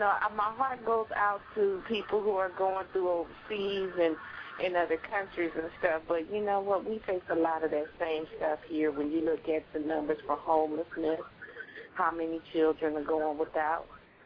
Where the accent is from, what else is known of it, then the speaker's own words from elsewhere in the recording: California, United States; I grew up in Southern California. We used to go shopping downtown L.A. all the time.